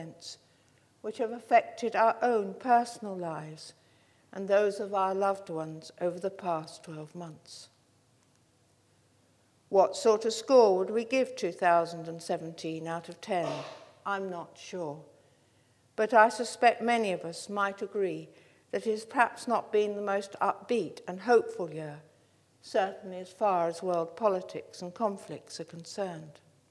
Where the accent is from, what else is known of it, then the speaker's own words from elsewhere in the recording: United Kingdom; since we're British, there's always the weather